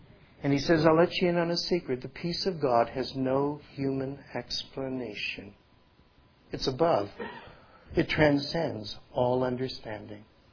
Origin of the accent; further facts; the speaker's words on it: Windsor, Ontario, Canada; moved away as an adult; I grew up, I aged in Windsor. I was born in Windsor, lived there till I was 24.